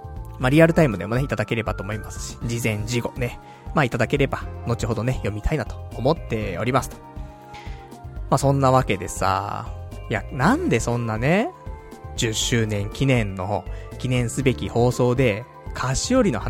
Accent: Saitama, Japan; 私もね、埼玉県民でしたから、もともとね、埼玉出身でございますんで、まあテレビ埼玉見たらね、いつもね、うまい、うますぎる、十万石饅頭と、その CM をね、見て、ね、育ってきましたから

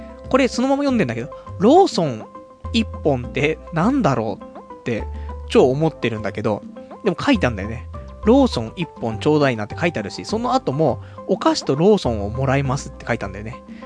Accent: Saitama, Japan; まあ俺は埼玉出身だから埼玉事情しかわかんないけど

